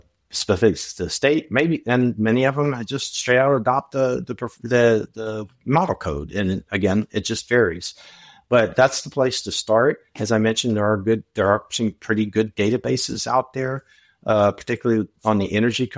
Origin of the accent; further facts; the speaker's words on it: Texas, United States; If I ever go out there and look at my home state, Texas, it would tell you IBC 2018 is the model code.